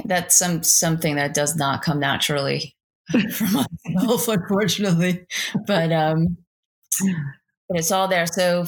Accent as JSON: {"language": "English", "town": "New York City", "region": "New York", "country": "United States", "said": "why I'm down here from New York City."}